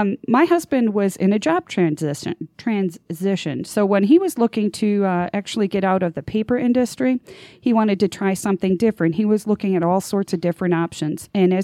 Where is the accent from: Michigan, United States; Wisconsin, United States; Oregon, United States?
Wisconsin, United States; Green Bay; also born or lived in Arizona; So I was born and raised in Green Bay, so I like to tease people and tell them so I was a natural-born talker.